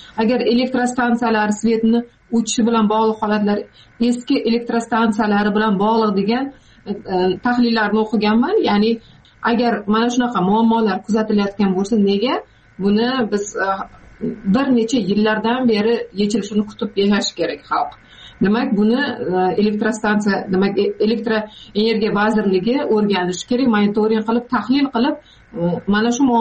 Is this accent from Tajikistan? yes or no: no; Jizzakh Region, Uzbekistan; born or raised there